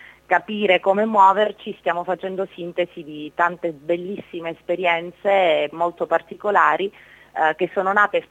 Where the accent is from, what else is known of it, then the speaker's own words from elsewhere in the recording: Calabria, Italy; moved away as an adult; also born or lived in Rome / Bologna / United States; io sono calabrese, mi definisco un'ex fuggitiva pentita dalla Calabria, perché sono scappata all'età di 18 anni, ho studiato fuori tra Roma e Bologna, poi sono andata negli Stati Uniti